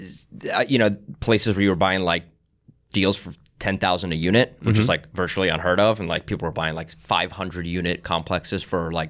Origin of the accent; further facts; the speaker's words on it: Philadelphia, Pennsylvania, United States; I am from Philadelphia.